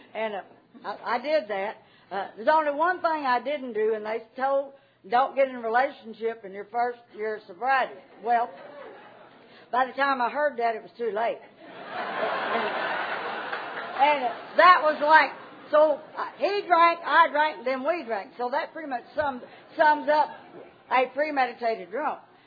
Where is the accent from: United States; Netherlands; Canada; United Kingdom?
United States; Texas; I grew up in West Texas, and there's nothing to do out there anyway but drink.